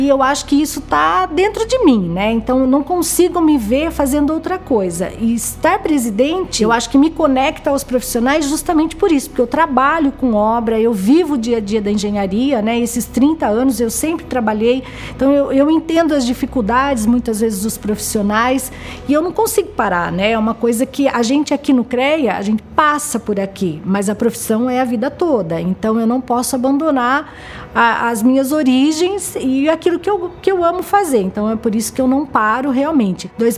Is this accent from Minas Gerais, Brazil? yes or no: no; Rio Claro, São Paulo, Brazil; Na época, eu fui a quinta engenheira de Rio Claro, que é a minha cidade natal.